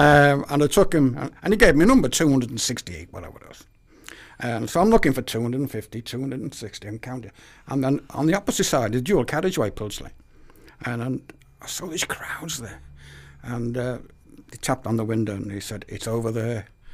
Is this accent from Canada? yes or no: no; Liverpool, North West England, United Kingdom; now in United States; I went to school with … he lives around Penny Lane, where I'm from Penny Lane.